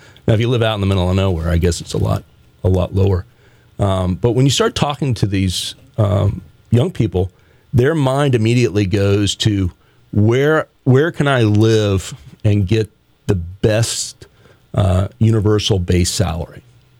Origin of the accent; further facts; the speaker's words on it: United States; Glad I'm an American.